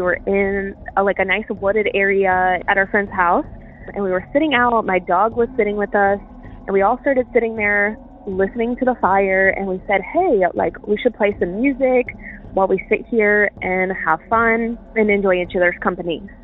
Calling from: Virginia, United States; I'm calling from Virginia. This story happened in Reuther Glen, Virginia.

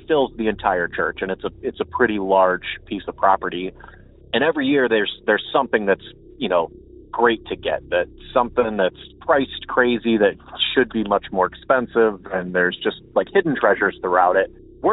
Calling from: Akron, Ohio, United States; Hey, Derek … from Akron calling.

